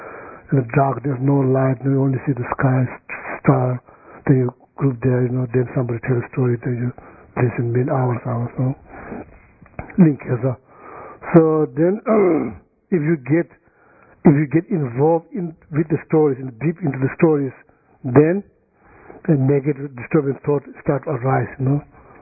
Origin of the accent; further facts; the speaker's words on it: North Carolina, United States; so I'm from North Carolina